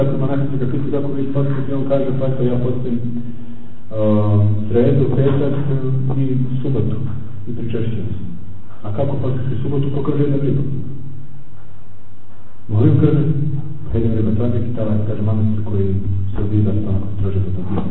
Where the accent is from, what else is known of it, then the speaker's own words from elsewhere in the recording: Montenegro; now in Russia; sam došao iz Crne Gore